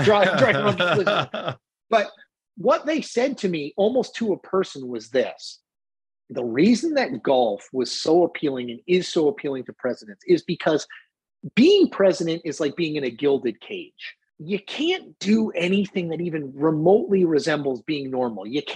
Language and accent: English; Connecticut, United States; For all of my years growing up in Connecticut, WWE is based in Stamford.